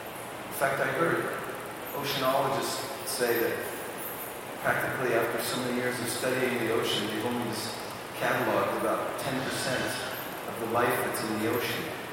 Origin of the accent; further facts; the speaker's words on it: California, United States; I'm from California. And there are deserts also.